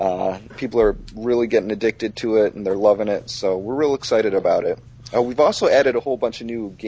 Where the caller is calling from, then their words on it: Manhattan, New York, United States; I'm actually calling from Manhattan.